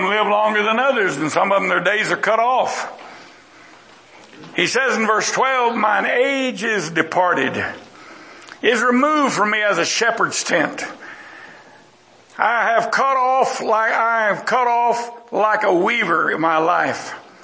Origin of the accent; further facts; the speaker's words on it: Texas, United States; born there; I was born in Texas. I'm sorry the rest of you weren't, all of you, bless your hearts.